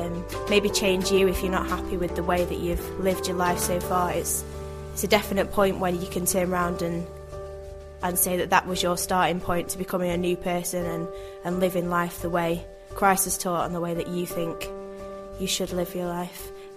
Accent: Manchester, North West England, United Kingdom; I'm 20, I'm from Manchester in the UK.

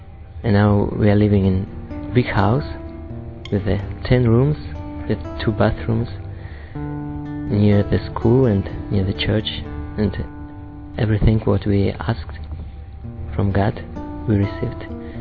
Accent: Kazakhstan; мне 22 года, я из Казахстана.

